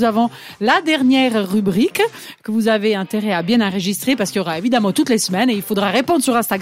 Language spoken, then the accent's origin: French; Quebec, Canada; Alors évidemment que je suis québécoise, ça s'entend presque pas.